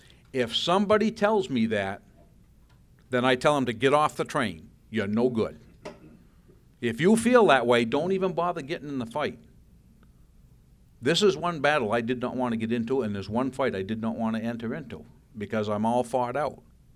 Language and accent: English; Lancaster, New Hampshire, United States; My wife and I were born and raised in Lancaster, moved to Colebrook, and we were Flatlanders.